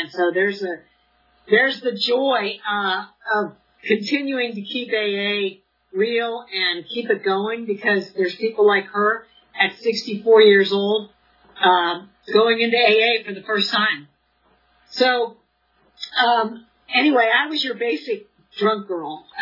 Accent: Cincinnati, Ohio, United States; I was born and raised in Cincinnati.

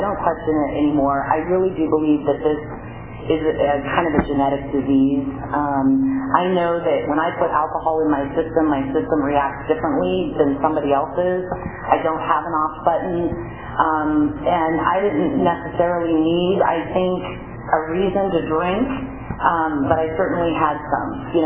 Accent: Bass Lake, California, United States; also born or lived in Fresno; What it was like was when I grew up in Bass Lake, actually I was born in Fresno, and ended up in Bass Lake when I was, I don't know, maybe, you know, six or so, I was pretty young.

